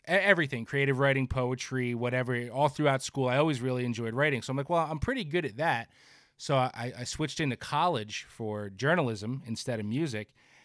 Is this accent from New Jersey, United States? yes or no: yes; New Jersey, United States; and of course I'm from Jersey, so you know, a lot of people love to make fun of Jersey, right? It's the armpit of the nation.